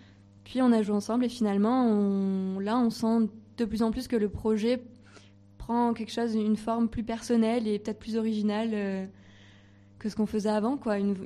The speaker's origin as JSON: {"language": "French", "town": "Manosque", "region": "Provence-Alpes-Côte d'Azur", "country": "France", "said": "On est originaire du bassin de Manosque."}